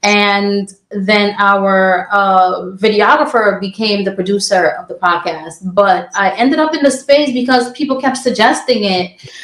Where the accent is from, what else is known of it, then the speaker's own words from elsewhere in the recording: Brooklyn, New York, United States; I grew up in Brooklyn.